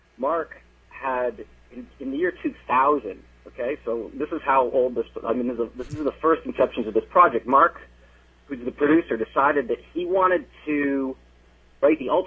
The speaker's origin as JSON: {"language": "English", "town": "Toronto", "region": "Ontario", "country": "Canada", "said": "like I said, I'm originally from Toronto"}